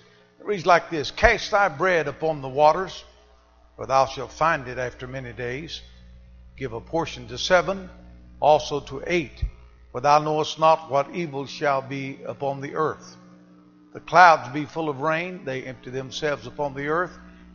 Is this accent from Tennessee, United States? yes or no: yes; Tennessee, United States; I'm from Tennessee, and I talked to some of the preachers here, and they know the preachers that I know.